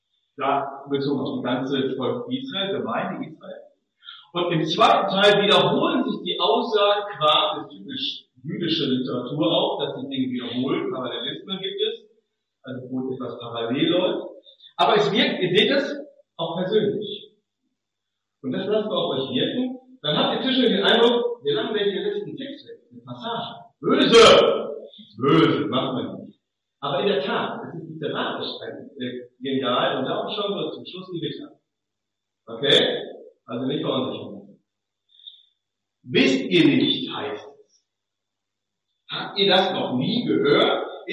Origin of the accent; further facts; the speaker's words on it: Germany; Als ein Deutscher weiß ich, dass das nicht gelingt, immer vor allem zu bewahren.